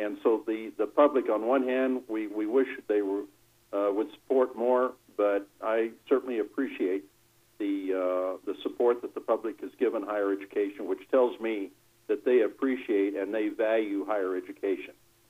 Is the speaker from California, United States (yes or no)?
no; Deming, New Mexico, United States; I'm actually from Deming, but we're up in Farmington with the Legislative Finance Committee